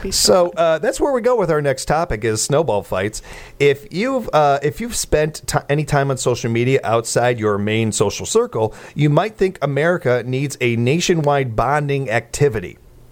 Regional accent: Illinois, United States; the fact that I looked the way I did and I was from Illinois did not help me, Eddie, in a snowball fight.

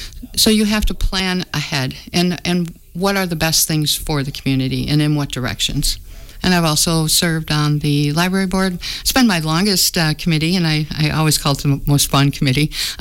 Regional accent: Racine, Wisconsin, United States; now in Richland Center, United States; I'm from Racine, and things were getting a little on the rough side with two kids in middle school

